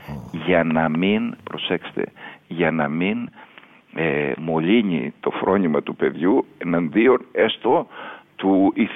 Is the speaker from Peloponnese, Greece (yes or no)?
no; Kavala, Eastern Macedonia and Thrace, Greece; αν και η καταγωγή μου είναι από την Καβάλα, μια διπλανή Μητρόπολη